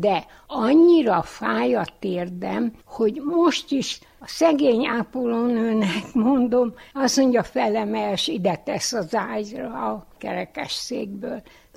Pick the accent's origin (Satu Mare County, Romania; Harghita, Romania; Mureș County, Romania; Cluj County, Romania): Mureș County, Romania; Târgu Mureș; moved away as an adult; a Marosvásárhelyről jöttem, már 14 éve ide a szintézetbe.